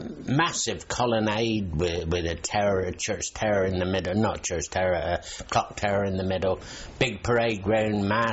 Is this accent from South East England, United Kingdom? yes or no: yes; Lymington, South East England, United Kingdom; born there; he came to Lymington to settle down. And that's where I was born, about 2 months after we came from the Isle of Wight.